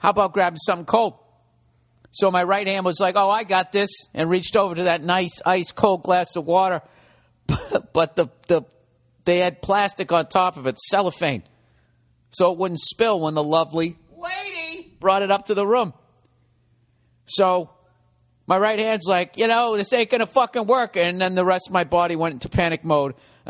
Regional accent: United States; So I'm an American.

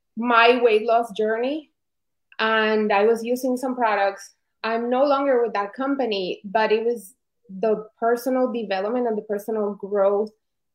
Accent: Colombia; English is a second language; now in United States; I didn't grow up here. I grew up in Colombia. And when I came here, it was something temporary.

